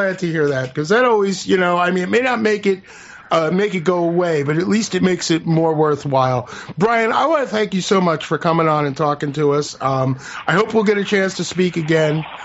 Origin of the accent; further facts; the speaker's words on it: Brooklyn, New York, United States; born there; I personally was born in New York City. I was born in Brooklyn.